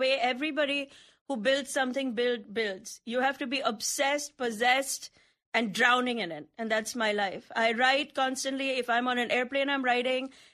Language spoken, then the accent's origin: English; India; I'm Indian, very on brand, lots of kids.